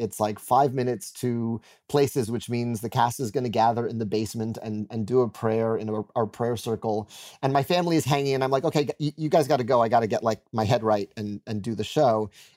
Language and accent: English; New York, United States; I'm a New Yorker, so I'm pretty morbid. I'm pretty superstitious.